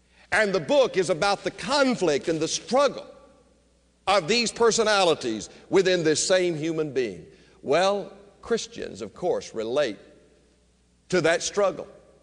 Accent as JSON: {"language": "English", "country": "United States", "said": "Now, I know as an American citizen that I'm a free man."}